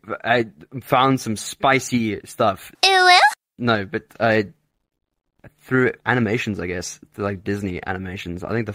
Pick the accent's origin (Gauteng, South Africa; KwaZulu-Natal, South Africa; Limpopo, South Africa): KwaZulu-Natal, South Africa; Yeah, born and raised South African. I was born in KwaZulu-Natal.